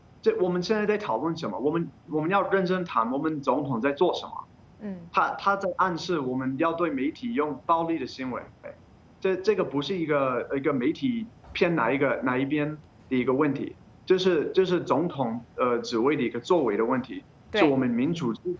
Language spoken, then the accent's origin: Chinese; United States; 我作为一个美国人